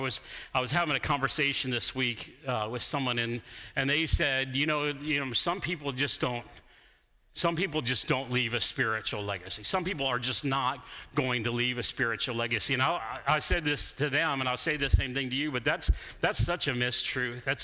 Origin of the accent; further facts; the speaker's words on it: Chicago, Illinois, United States; I grew up in Chicago.